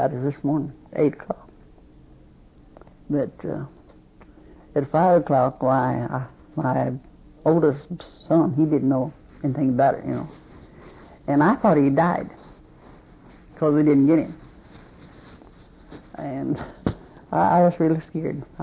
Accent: Oklahoma, United States; born there; now in California, United States; I don't mind being called Okie. I'm proud of how it was. I was born in Oklahoma.

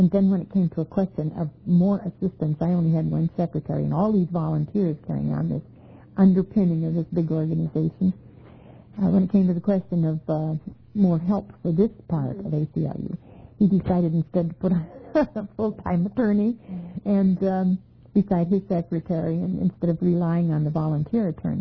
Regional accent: Flint, Michigan, United States; now in Detroit, United States; And I said, nope, I'm not leaving Michigan. I came from Flint to Detroit. I'm not leaving Michigan.

